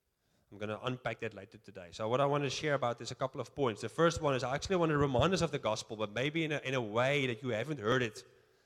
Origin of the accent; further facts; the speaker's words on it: Netherlands; English is a second language; now in South Africa; Yes, I'm not from South Africa. I'm from the Netherlands, which is why I've got a funny accent.